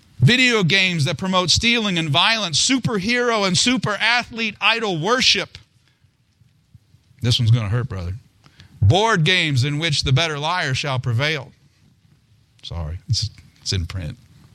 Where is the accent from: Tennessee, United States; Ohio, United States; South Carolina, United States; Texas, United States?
Ohio, United States; But I'm from Ohio. Where's Pete Rose?